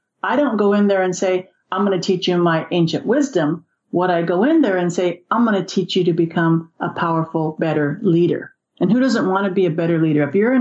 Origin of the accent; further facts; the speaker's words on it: the South, United States; You know, I come from South, I have a master's in counseling